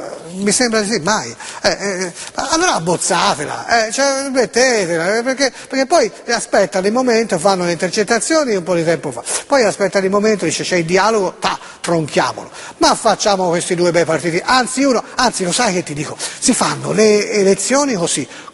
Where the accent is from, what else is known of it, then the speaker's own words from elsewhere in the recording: Florence, Tuscany, Italy; No, sono di Firenze, Firenze, fiorentino, nato a Firenze